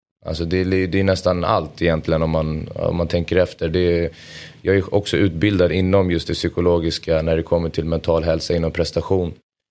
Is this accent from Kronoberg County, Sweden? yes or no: no; Solna, Stockholm County, Sweden; jag är uppvuxen i Solna, absolut.